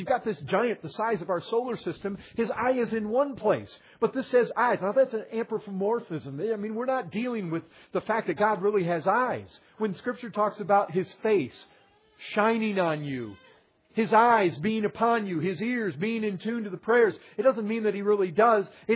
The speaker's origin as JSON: {"language": "English", "region": "Michigan", "country": "United States", "said": "I come from Michigan. We have the Great Lakes."}